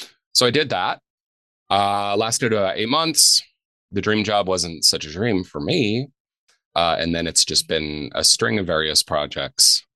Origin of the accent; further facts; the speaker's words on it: Ontario, Canada; born there; I was born in Ontario, but my dad's from this area. So we've been here a few generations. And I returned soon after becoming an adult from where I grew up.